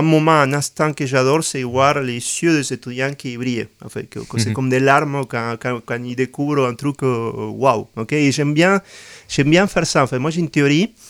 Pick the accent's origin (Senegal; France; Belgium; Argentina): Argentina; ce qu'on appelle chez moi en Argentine, je suis d'origine argentine